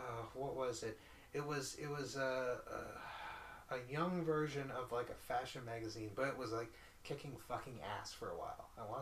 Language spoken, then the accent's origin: English; Wisconsin, United States; I came from Wisconsin.